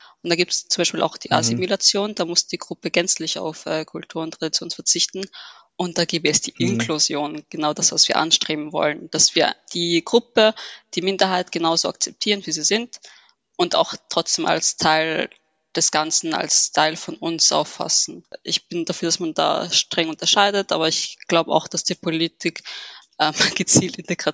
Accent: Vienna, Austria; born there; ich bin gebürtige Wienerin, habe Wurzeln in Ägypten, bin aber doch irgendwo heimatlos.

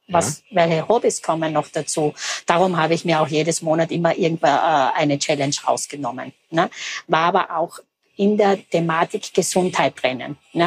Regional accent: Carinthia, Austria; habe davor in Deutschland gearbeitet. Meine Heimat ist Kärnten und auch soziales Umfeld teilt sich österreichweit halt, auch in Wien weiter ein, war ich auch lange in der Arbeit.

